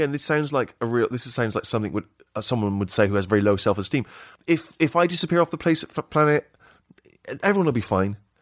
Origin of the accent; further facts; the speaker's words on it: Bristol, South West England, United Kingdom; My favorite hangout in Bristol, that's my hometown.